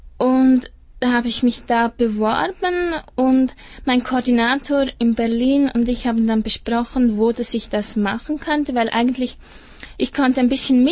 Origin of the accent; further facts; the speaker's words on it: Switzerland; dass bei uns in der Schweiz junge Leute